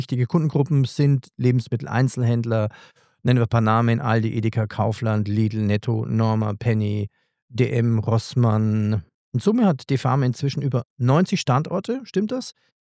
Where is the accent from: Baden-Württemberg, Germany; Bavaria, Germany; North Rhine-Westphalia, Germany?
Bavaria, Germany; Bayreuth; Ich komme zufällig aus Bayreuth.